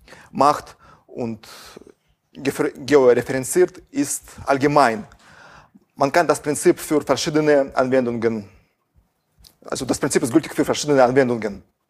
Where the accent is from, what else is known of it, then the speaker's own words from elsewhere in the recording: Russia; German is a second language; Ich komme aus Russland. Ich hoffe, dass Sie mein Deutsch verstehen werden.